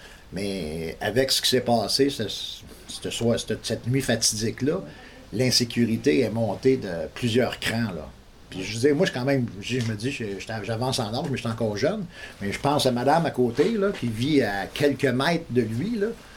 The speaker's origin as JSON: {"language": "French", "town": "Montreal", "region": "Quebec", "country": "Canada", "said": "Moi, je viens de Montréal, puis je veux dire, quand une personne, même juste crier, il s'en va, il le ramasse"}